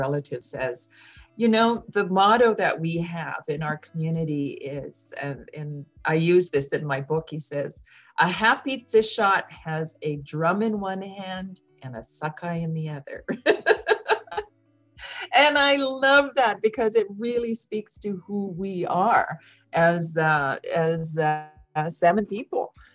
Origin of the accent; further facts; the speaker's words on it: British Columbia, Canada; on the west coast of Vancouver Island in British Columbia